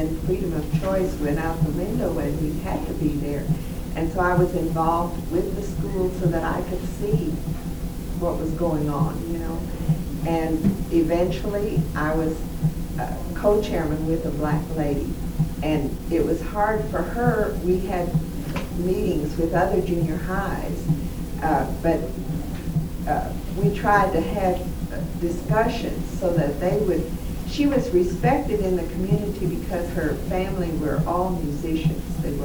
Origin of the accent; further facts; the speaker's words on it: Texas, United States; We come from Texas.